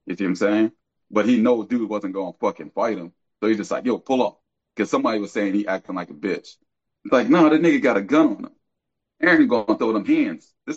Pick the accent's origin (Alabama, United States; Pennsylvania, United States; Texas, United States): Pennsylvania, United States; Philadelphia; So again, I'm from Philly. Philly is not like this no more.